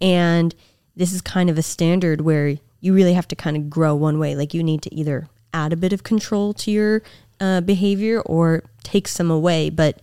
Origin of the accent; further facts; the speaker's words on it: California, United States; I'm from the Bay.